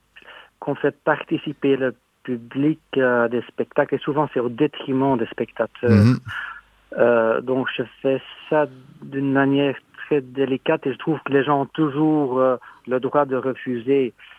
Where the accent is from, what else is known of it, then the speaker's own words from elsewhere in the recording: Flanders, Belgium; Ici, chez moi, en Belgique, en Flandre, les gens sont encore beaucoup plus réservés